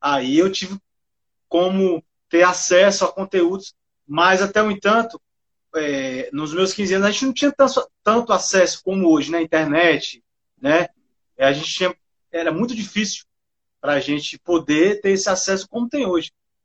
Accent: Brasília, Federal District, Brazil; now in Barreiras, Brazil; Muita gente acha que eu sou de Barreiras, mas eu sou de Brasília, Distrito

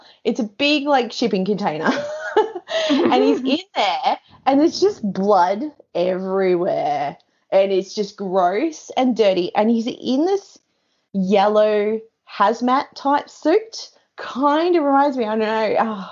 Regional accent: Australia; And it was so Australian, it just kills me, and I'm just like, oh, you got me. As an Australian, it's just like, oh, look at you go.

